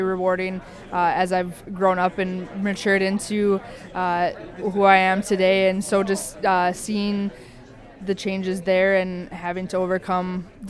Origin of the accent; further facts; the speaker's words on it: Carrington, North Dakota, United States; So I am from Carrington, North Dakota, representing the Carrington FFA chapter